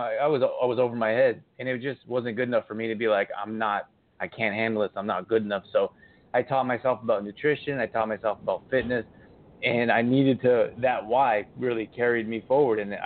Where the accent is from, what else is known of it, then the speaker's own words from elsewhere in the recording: Canada; I grew up in Canada.